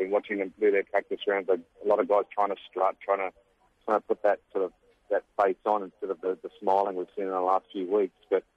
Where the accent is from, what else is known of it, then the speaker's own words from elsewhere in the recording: Wollongong, New South Wales, Australia; moved away as an adult; also born or lived in Sydney; now in United States; I'm from Wollongong.